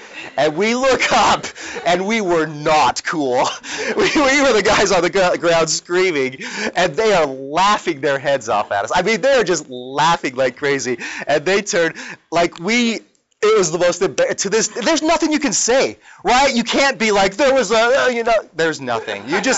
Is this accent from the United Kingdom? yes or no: no; Utah, United States; And I grew up in Utah.